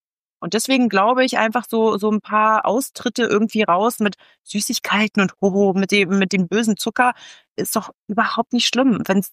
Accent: West Germany, Germany; Und ich bin aus dem Westen

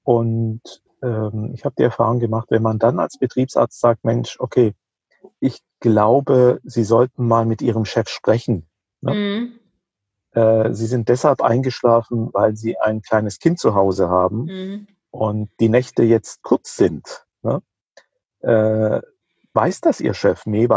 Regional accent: Rhineland-Palatinate, Germany; In der Pfalz, wo ich herkomme, ist selten was anderes

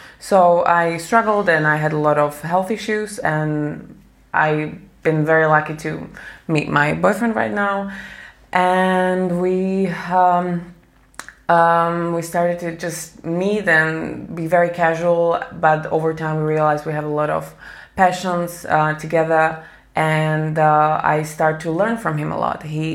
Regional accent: Slovakia; I'm from Slovakia, I'm 29 years old.

